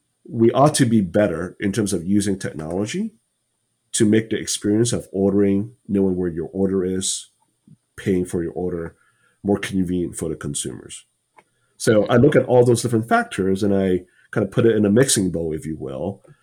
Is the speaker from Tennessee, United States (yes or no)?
no; Ohio, United States; I grew up in Ohio.